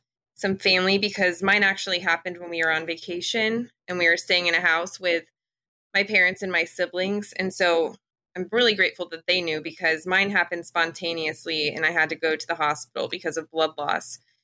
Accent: Indiana, United States; from Indiana, and my kids are 8, 6, and 3.

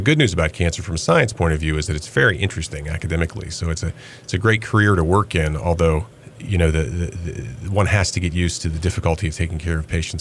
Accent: Greensboro, North Carolina, United States; I am a local product. I grew up in Greensboro, where I had an undistinguished high school career.

